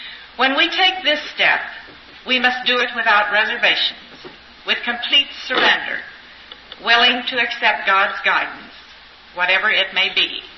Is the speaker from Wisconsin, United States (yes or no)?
no; Indiana, United States; Hi, everyone. … from Indiana.